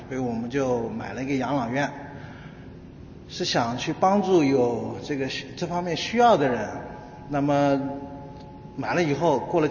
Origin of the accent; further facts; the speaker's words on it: China; 我们中国人有句老话叫老吾老以及人之老。